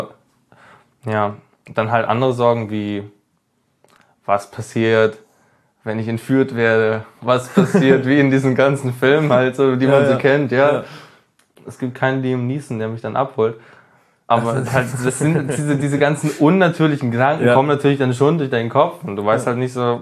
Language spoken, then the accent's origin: German; Dresden, Saxony, Germany; Ich komme aus Dresden und war jetzt ein Jahr in Amerika, in USA, Texas.